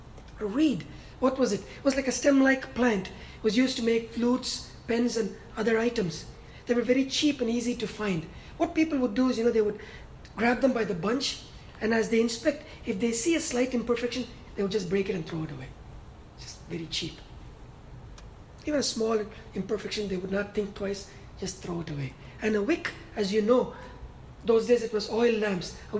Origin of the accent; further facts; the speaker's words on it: India; growing up in India, I lost my father at an early age